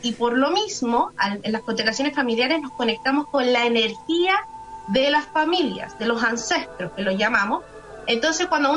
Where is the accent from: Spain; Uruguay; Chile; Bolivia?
Chile; Molina, Maule; Somos de Molina, séptima región.